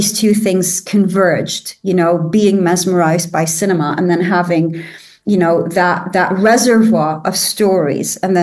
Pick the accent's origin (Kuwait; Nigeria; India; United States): Kuwait; Growing up in Kuwait in the 80s, you didn't have access to a lot of films